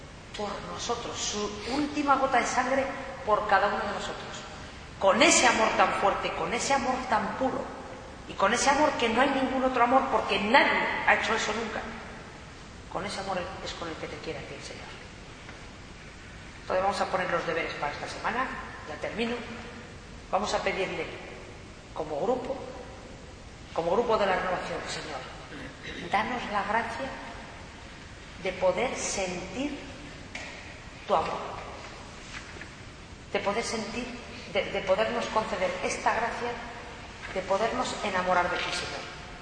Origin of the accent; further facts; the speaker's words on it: Ávila, Castile and León, Spain; Mi pueblo de Ávila